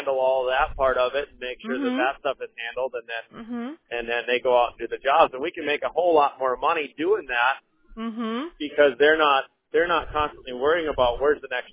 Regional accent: Pillager, Minnesota, United States; I've been here for 25 years. I was born in Brainerd and raised in Pillager. I got a lot of friends that are, you know, the farming. I grew up on a 150-acre cattle ranch.

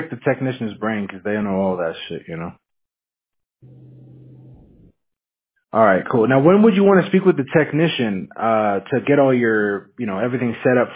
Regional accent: Washington, United States; I'm from Washington State, so I'm. That's all I remember from there: rain and snow, man.

